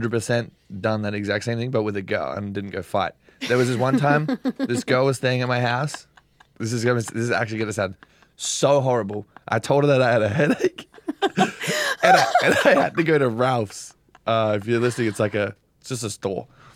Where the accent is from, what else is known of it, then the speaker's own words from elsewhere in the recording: New Zealand; also born or lived in Australia / England; because I was born in Australia, but I also like kind of grew up in New Zealand, and then. I spent some time in England